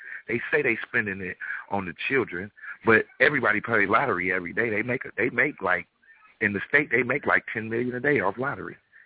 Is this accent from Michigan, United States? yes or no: yes; Detroit, Michigan, United States; I'm listening to the topic, and I'm from Detroit, Michigan, and it's a lot of that going on here because the schools are not up to par.